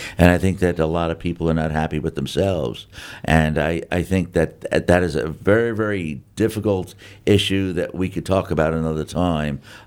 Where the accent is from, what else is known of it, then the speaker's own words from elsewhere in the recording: New York City, New York, United States; I'm from the Bronx, you know, and I was born in the 50s, in the early 50s, and, you know, the Bronx was certainly a beautiful place